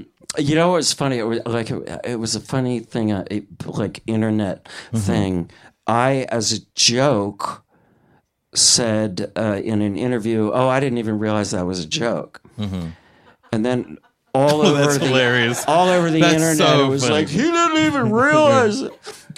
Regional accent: Wisconsin, United States; First of all, I am from Wisconsin

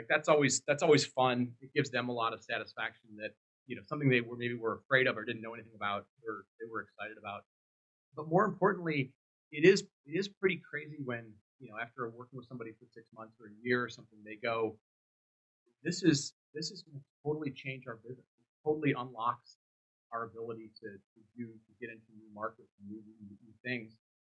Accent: Detroit, Michigan, United States; So you know, I grew up in Detroit

